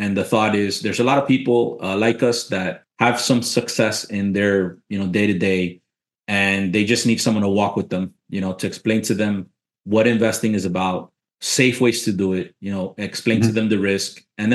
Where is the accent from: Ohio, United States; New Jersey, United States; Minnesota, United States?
Ohio, United States; Cleveland; born there; my family immigrated to this country 50 mm-hmm. years ago. So I was born in Cleveland. Went through school, got out of high school, went to college